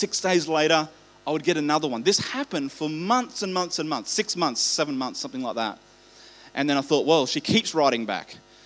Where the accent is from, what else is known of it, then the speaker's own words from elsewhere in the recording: Queensland, Australia; I was living in Queensland. I am a Queenslander.